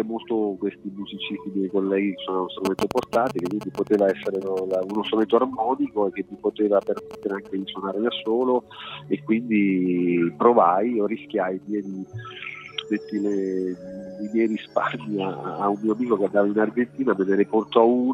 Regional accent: Fermo, Marche, Italy; Sono di Fermo, delle Marche, del sud delle Marche, sì.

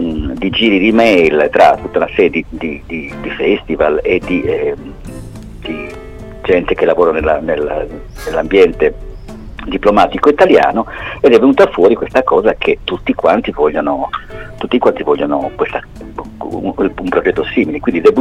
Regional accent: Sardinia, Italy; noi musicisti, ma noi musicisti che siamo della Sardegna

